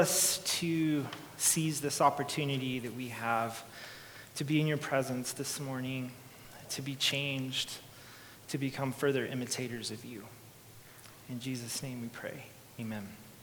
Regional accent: Albuquerque, New Mexico, United States; Now, if you were here last week, you heard me share that I'm from Albuquerque, that I grew up in New Mexico

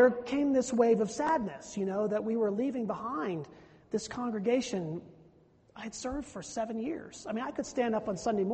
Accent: Pennsylvania, United States; Well, he's from Central Pennsylvania. I'm from Western Pennsylvania.

